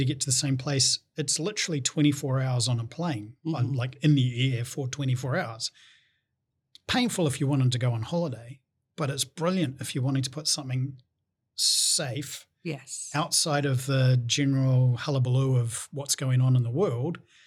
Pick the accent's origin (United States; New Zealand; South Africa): New Zealand; born there; I'm a Kiwi. I was born here. I like to think New Zealand's the best place in the world.